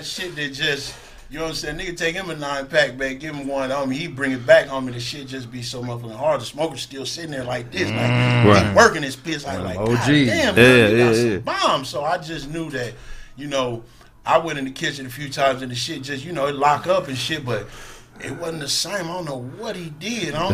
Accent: Compton, California, United States; You know, I'm from Compton, homie, so it is what it is.

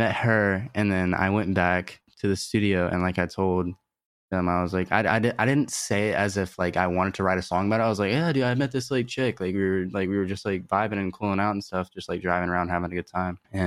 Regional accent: Alabama, United States; Like, I'm not supposed to be here. I'm from Alabama.

